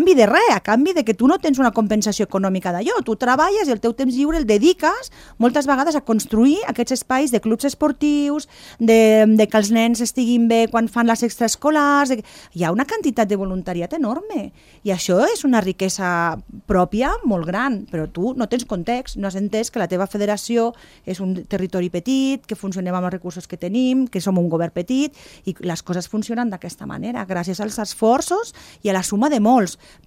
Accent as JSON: {"language": "Catalan", "country": "Andorra", "said": "Si l'acord d'associació no és per tu, és per mi, que sóc andorrana."}